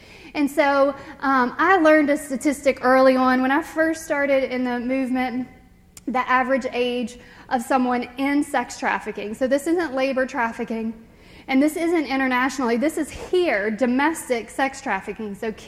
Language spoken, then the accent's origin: English; Elkton, United States; So I'm from a town called Elkton. Has anybody heard of Elkton? Doesn't have a great name. It's a lovely town, and I love my community. But I joke that it's very small. We have 3 stoplights and 4 last names.